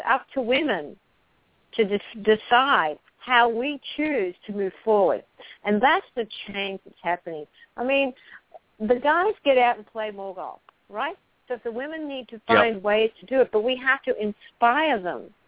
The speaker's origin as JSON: {"language": "English", "country": "Australia", "tie": "born or raised there", "said": "I grew up in Australia playing boys and girls all together."}